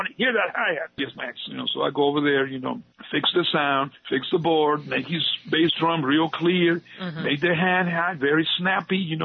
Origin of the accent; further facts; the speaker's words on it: Mexico; Well, I grew up in Mexico. It's no coincidence.